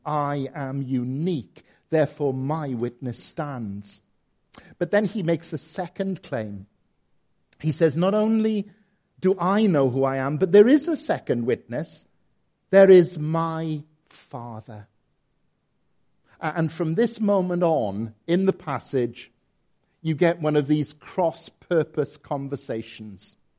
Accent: Merthyr Tydfil, Wales, United Kingdom; I came from Merthyr Tydfil and I'm going to the grave.

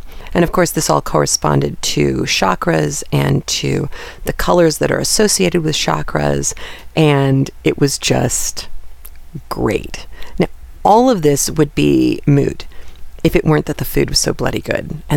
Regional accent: Tucson, Arizona, United States; because usually in Tucson, I drive. It's my hometown, and I know my way around even now a little bit better than my husband does

